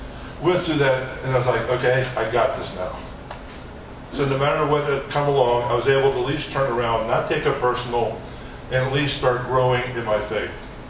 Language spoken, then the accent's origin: English; Fort Thomas, Kentucky, United States; now in Georgia, United States; I'm from Northern Kentucky, from Fort Thomas and Newport.